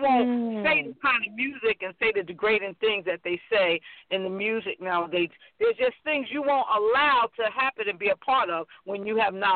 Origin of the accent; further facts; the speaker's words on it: Newark, New Jersey, United States; now in Florida, United States; But I'm originally from New Jersey. I'm originally from Newark.